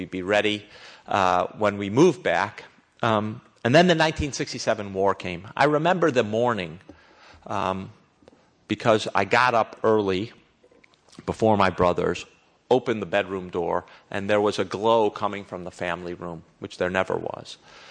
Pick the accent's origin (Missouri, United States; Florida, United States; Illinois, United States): Illinois, United States; Wilmette; In any case, we grew up in Wilmette, and then we sort of dispersed around the world.